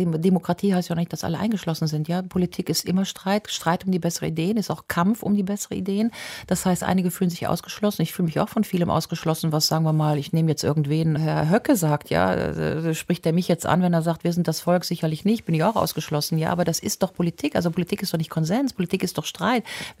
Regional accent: North Rhine-Westphalia, Germany; Ja, also ich sag mal vorab, ich komme aus dem Rheinland

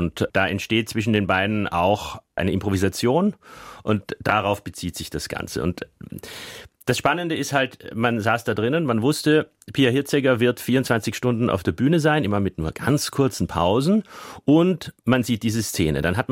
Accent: Vienna, Austria; Es ist ein sehr besonderer Abend, wo natürlich als Wiener noch dazu kommt, dass dieser innere Monolog, diese Novelle Fräulein Else von Arthur Schnitzler bei uns sehr bekannt ist.

